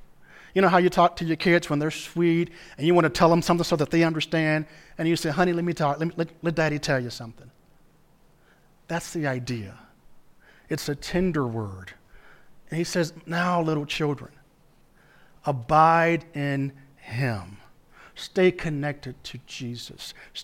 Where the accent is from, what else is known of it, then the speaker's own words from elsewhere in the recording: Arkansas, United States; I'm from Arkansas, which means I'm country. And we have a saying in Arkansas